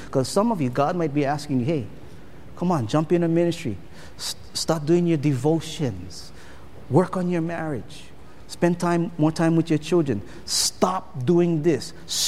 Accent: Honolulu, Hawaii, United States; I grew up in Kalihi, Palama, right down the road, kind of close to this place.

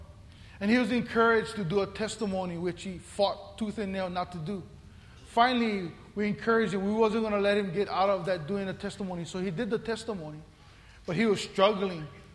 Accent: Papakolea, Hawaii, United States; I grew up homestead in Papakule. I grew up there.

